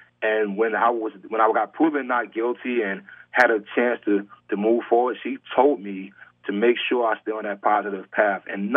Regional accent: Brownsville, New York, United States; I grew up in Brownsville when it was dangerous, bro.

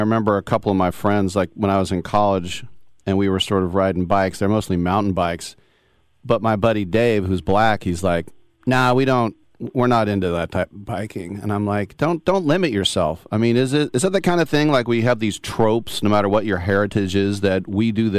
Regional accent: Oakland, California, United States; and I'm from Oakland. Look, I know that my town gets a bad rap.

